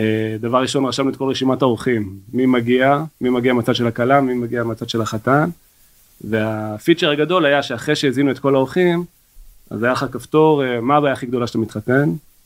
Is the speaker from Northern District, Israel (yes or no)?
no; Ramat Gan, Tel Aviv District, Israel; אני במקור מרמת גן, אזור אלוף שדה.